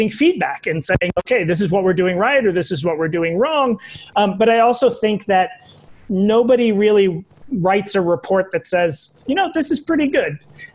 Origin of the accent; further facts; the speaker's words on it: United States; I think that's, you know, coming as an American, I think that's an important part of the ambassadorial position